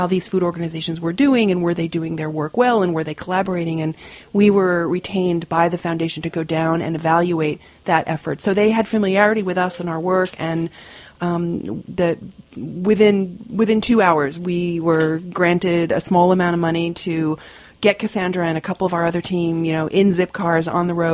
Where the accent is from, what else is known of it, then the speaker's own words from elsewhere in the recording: New York, United States; I grew up near Fire Island, so I was really interested in beach devastation.